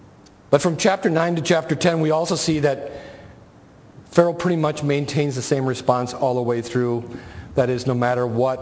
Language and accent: English; South Vietnam, Vietnam; I'm from South Vietnam.